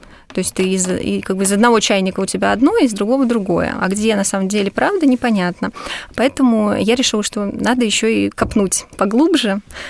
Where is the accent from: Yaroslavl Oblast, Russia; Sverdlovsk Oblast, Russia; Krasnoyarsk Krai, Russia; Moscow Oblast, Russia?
Moscow Oblast, Russia; Sergiyev Posad; я сама родом из Сергиев Посада, у меня там живет семья, поэтому мы там часто бываем.